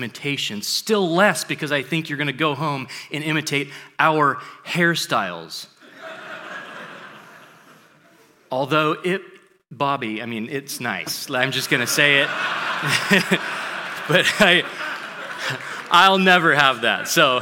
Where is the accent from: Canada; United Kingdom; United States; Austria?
United States; Spokane, Washington; I'm from Spokane. That's in Washington, okay?